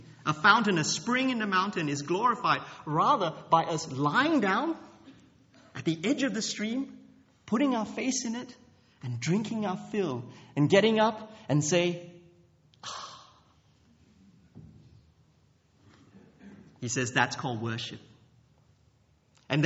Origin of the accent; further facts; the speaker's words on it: Australia; I mean, I grew up in Australia